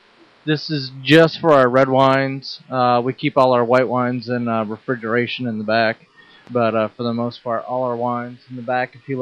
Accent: Pennsylvania, United States; I've been here for 12 years, so it's kind of my secondary home now. So I can always say that I'm from Pennsylvania, but I'm now a southerner.

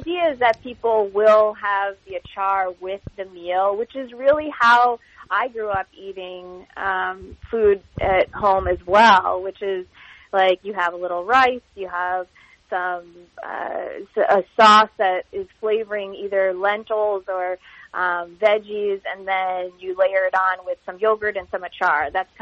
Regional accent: New Jersey, United States; also born or lived in California; now in New York City, United States; I grew up in Jersey, so a lot of Italian food, and then I lived in California for a while, so Mexican and Asian flavors. And then, I mean, living in New York City

